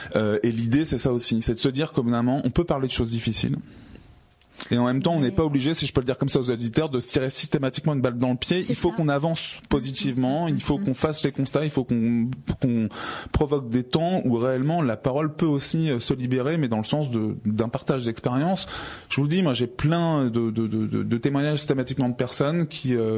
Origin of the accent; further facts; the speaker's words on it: Enghien-les-Bains, Île-de-France, France; je suis quelqu'un qui a grandi en plus dans le Val-d'Oise. Je suis né à Enghien-les-Bains, quand même.